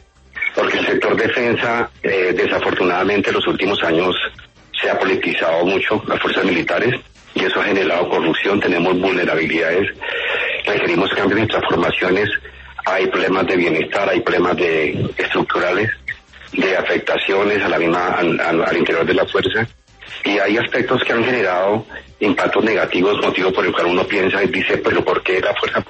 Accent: Colombia; Como colombiano, como hombre de honor

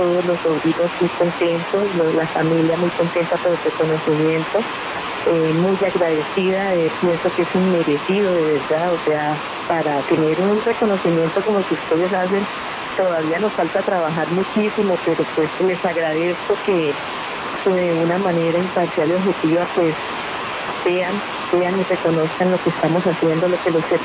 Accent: Bucaramanga, Santander, Colombia; No, señor, yo soy santandereana de pura cepa, de Bucaramanga.

